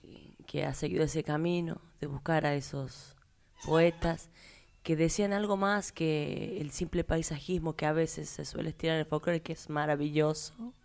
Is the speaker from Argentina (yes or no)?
yes; La Rioja, Argentina; En La Rioja Capital, yo soy de La Rioja.